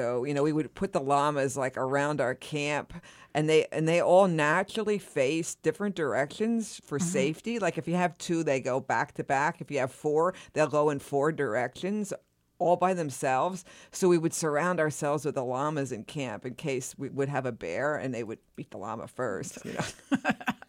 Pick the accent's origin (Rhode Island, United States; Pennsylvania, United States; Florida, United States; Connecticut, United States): Pennsylvania, United States; Pennside; I grew up outside of Reading in mm-hmm. Pennside, mm-hmm. in just an old suburb.